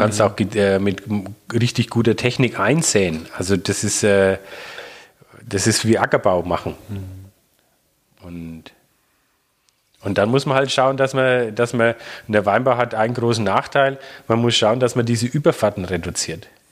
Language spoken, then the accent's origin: German; Bavaria, Germany; Muss ich als Franke ja sagen